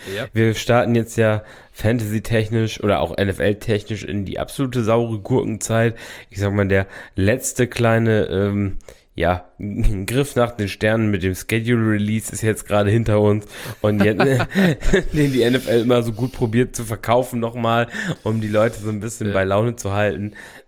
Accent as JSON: {"language": "German", "region": "Lower Saxony", "country": "Germany", "said": "Ich komm aus Friesland, bei 1,6 Promille, da fangen manche erst an."}